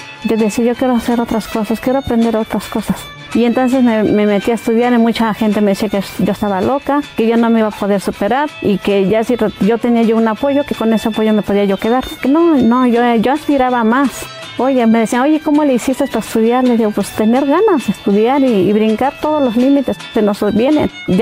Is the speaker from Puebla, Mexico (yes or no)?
no; San Francisco Oxtotilpan, State of Mexico, Mexico; soy aquí originaria de San Francisco Oxtotilpan.